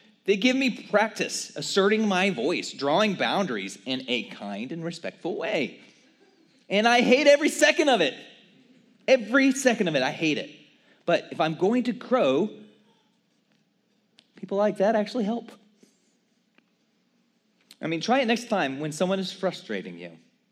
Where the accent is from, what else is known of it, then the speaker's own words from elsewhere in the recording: Texas, United States; Look, I know I'm a Texan, but I don't have pocket knives on me, guys.